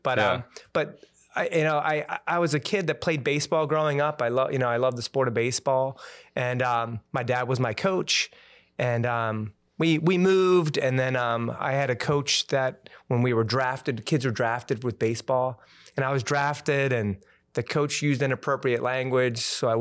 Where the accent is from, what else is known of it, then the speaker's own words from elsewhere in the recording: Brewton, Alabama, United States; born there; I was born in Brewton, Alabama. I think the population at the time, 1973, was about 400 people, middle of nowhere.